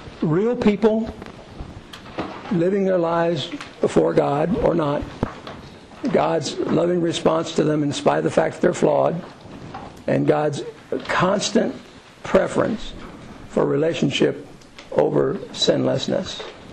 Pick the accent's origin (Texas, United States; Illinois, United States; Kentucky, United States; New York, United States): Kentucky, United States; You know, I come from Kentucky.